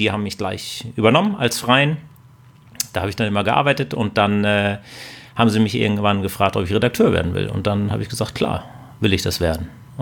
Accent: Husum, Schleswig-Holstein, Germany; ich komme nicht aus Bayern, sondern aus Husum. Und da blieb relativ wenig übrig, was man so an Sport machen kann.

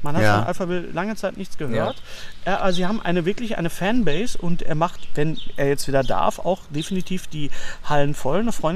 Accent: West Germany, Germany; Und was man so macht als Wessi

